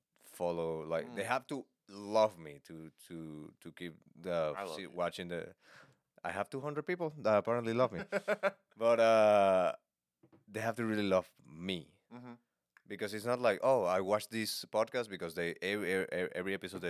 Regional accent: Venezuela; and I'm from Venezuela.

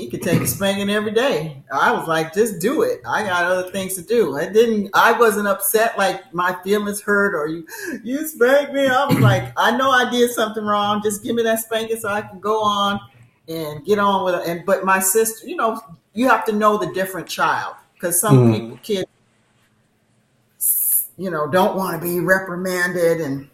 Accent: Lakeland, Florida, United States; I'm from the South. So a lot of the people, no matter what color they are, it's just the cultural, socioeconomic level of how you're raised. Because I was raised around all kinds. Lakeland is a weird kind of place.

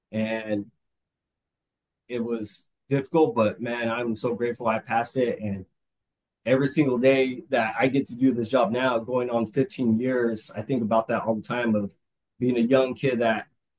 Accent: California, United States; also born or lived in Sun City; So, like I said, I was born in Sun City, raised, my whole life in California.

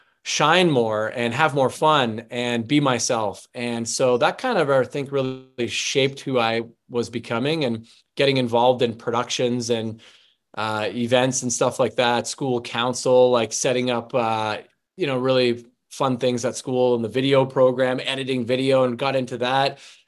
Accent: Toronto, Ontario, Canada; So it was really cool growing up in Toronto and being able to go downtown to the theater

